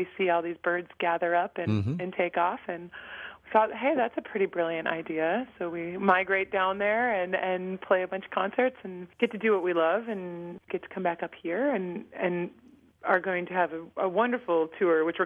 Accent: Chicago, Illinois, United States; now in Wisconsin, United States; and I grew up in Chicago.

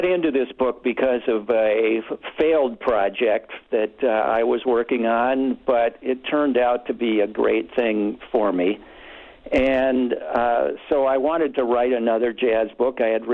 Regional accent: Virginia, United States; Well, I grew up in Virginia, but I ended up going to school at Lawrence University up in Appleton.

